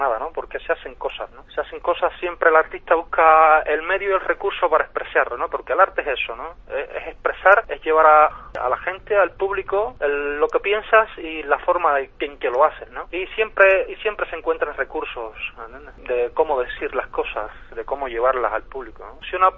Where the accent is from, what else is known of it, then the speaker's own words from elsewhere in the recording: Cuba; como vengo de acá de Cuba